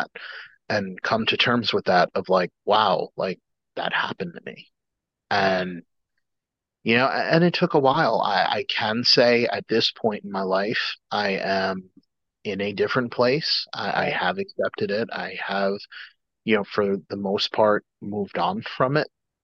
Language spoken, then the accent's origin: English; New York, United States; no, I said I'm a New Yorker, I'm an asshole, so